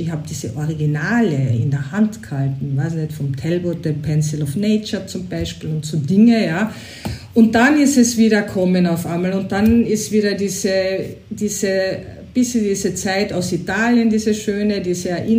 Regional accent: Carinthia, Austria; bin ich zurückgegangen nach Österreich und habe dann in Kärnten, wo ich her bin, den Lehrabschluss gemacht

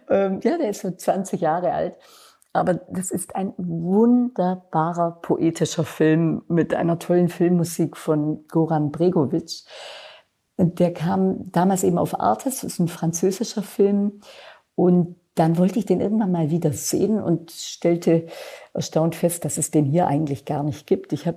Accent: Baden-Württemberg, Germany; now in Hamburg, Germany

